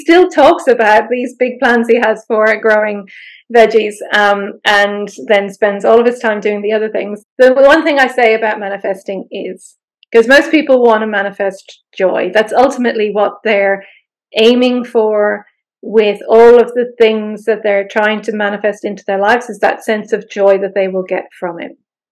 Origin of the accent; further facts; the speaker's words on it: Ireland; And so growing up in Ireland, you know, you go to somebody's house and they automatically offer you food.